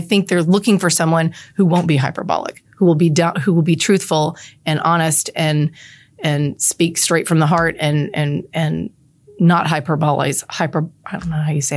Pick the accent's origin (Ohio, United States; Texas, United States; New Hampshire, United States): Texas, United States; I was born in the Nix Hospital and came home to a house in District 121. So I know it.